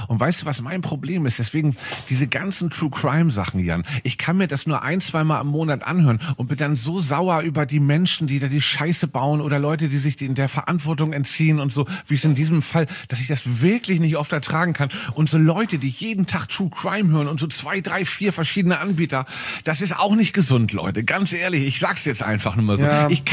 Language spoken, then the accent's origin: German; Northern Germany, Germany; Das liegt daran, er ist Bayer und ich bin Norddeutscher.